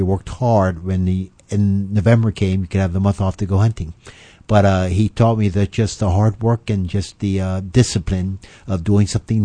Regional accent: Elizabethtown, Pennsylvania, United States; I was raised on a dairy farm in Lancaster County, Pennsylvania. Elizabethtown, to be exact. That's in Lancaster County.

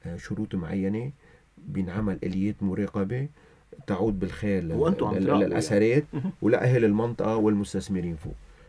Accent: Lebanon; born there; أنا شخص خلقت بلبنان عمري 54 سنة، بال 75 كان عمري 5 سنين

